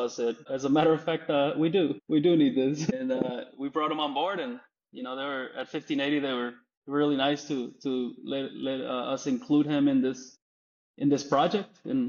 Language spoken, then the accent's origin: English; Jalisco, Mexico; You know, we're from just homey places where, you know, with people, if you meet somebody from my hometown on the other side of the world, you just, by looking, you know, they're from a small town in Jalisco, and you hit it off, you know.